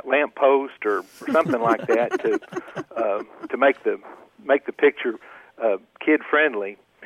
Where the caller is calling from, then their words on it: Victoria, Texas, United States; I'm calling from Victoria, Texas.